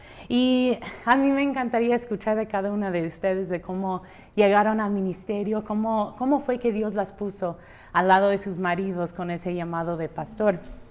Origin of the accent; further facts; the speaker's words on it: California, United States; now in León, Mexico; soy de California.